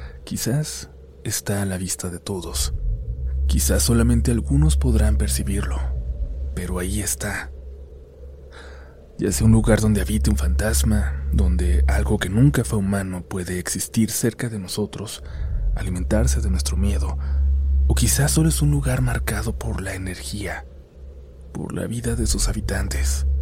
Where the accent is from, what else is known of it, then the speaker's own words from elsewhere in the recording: Chile; Yo soy chileno, nacido y criado allá, y durante buena parte de mi vida trabajé en minería en distintos países.